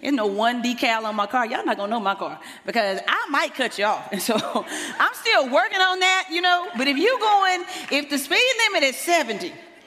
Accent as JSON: {"language": "English", "town": "Dallas", "region": "Texas", "country": "United States", "said": "I'm from Dallas."}